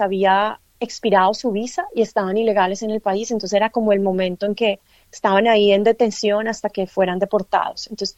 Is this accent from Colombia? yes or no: yes; Colombia; Pero bueno, como colombiana, yo nací en Colombia.